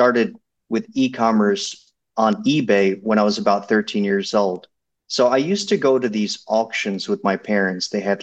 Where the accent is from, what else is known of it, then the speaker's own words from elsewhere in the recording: New York City, New York, United States; moved away as an adult; Well, growing up in New York is interesting because most people that grow up in New York, I feel like they don't think about leaving.